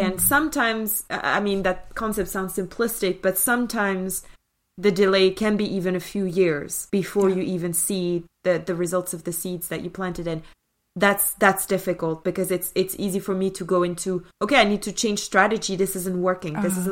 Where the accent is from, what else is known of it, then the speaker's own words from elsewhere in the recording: France; I come from France.